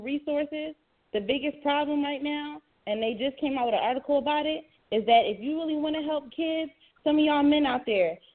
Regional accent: Philadelphia, Pennsylvania, United States; and I went to a couple of them schools because I'm from West Philly

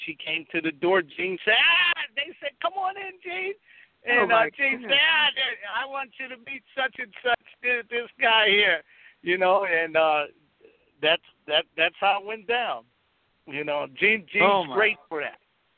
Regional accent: Pennsylvania, United States; You know, growing up in Schuylkill County and all

